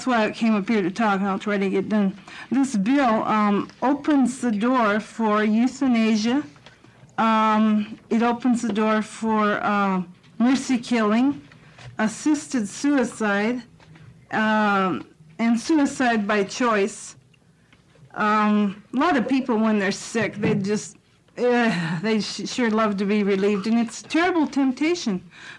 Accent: Salem, Oregon, United States; from Salem, Oregon.

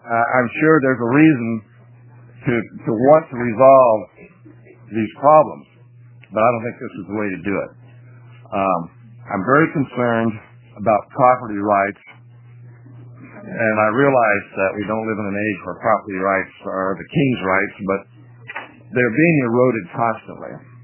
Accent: The Dalles, Oregon, United States; I'm a lawyer from the Dalles.

